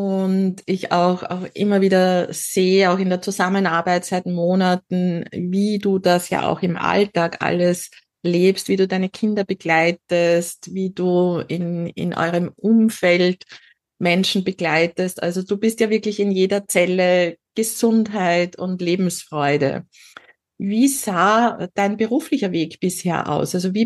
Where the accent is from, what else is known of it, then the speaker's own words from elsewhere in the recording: Upper Austria, Austria; aus meiner alten Heimat, aus Oberösterreich